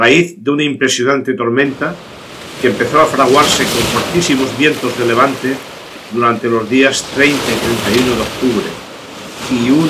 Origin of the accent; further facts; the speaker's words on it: Cabo de Palos, Region of Murcia, Spain; la tragedia que sucedió en mi tierra, en el faro de las Islas Hormigas, en el Cabo de Palos